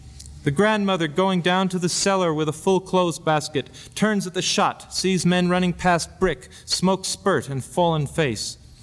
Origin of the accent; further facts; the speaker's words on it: Pittsburgh, Pennsylvania, United States; I come from Pittsburgh, Pennsylvania, which is kind of a gutsy mill town